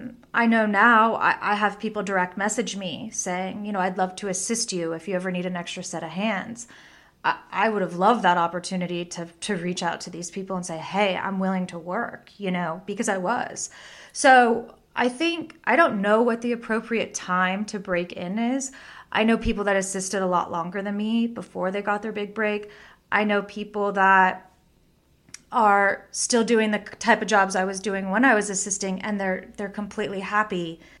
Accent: Bakersfield, California, United States; I grew up in Bakersfield, California. My family's all in agriculture

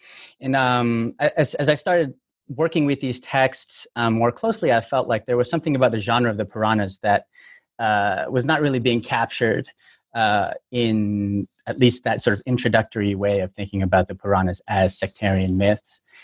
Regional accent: Toronto, Ontario, Canada; moved away as an adult; now in United States; I'm from Toronto, but I've been in the U.S. since 2005

